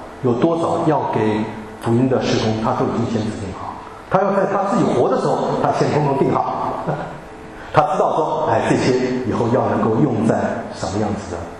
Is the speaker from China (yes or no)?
yes; China; 其实我也不例外，我也是中国人。